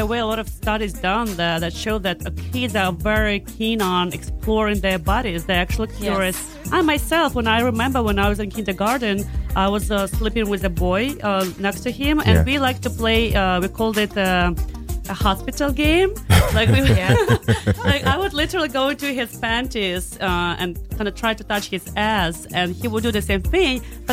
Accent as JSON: {"language": "English", "country": "Belarus", "said": "Probably because I'm originally from Belarus and this is a taboo topic there."}